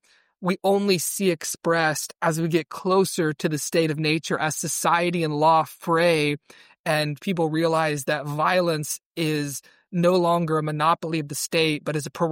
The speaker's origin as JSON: {"language": "English", "country": "United States", "said": "it's very impactful to read this as an American"}